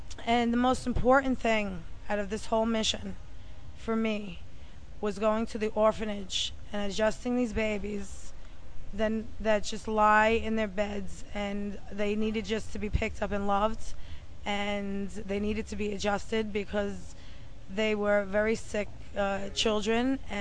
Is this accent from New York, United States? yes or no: yes; New York, United States; I'm from New York. I live in Hartsdale, which is in Westchester County.